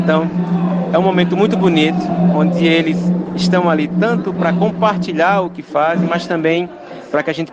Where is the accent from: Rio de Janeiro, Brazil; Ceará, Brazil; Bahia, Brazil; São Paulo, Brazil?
Ceará, Brazil; reafirmando a nossa identidade cultural enquanto cearense, enquanto nordestino e enquanto bras